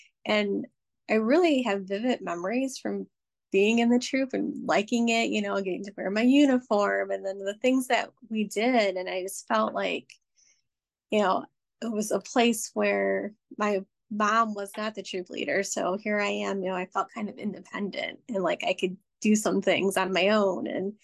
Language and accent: English; Michigan, United States; now in Plymouth, United States; So I'm from Plymouth. Originally, I was from downriver, Michigan, and then moved out here.